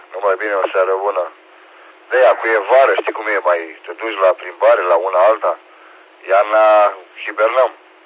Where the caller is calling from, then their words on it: Pitești, Argeș, Romania; sunt de la Pitești.